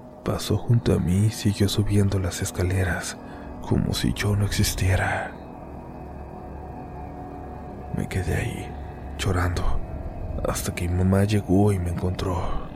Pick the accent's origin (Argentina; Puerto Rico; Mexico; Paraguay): Mexico; León, Guanajuato; Soy de León, Guanajuato y trabajo en un área relacionada con materia penal.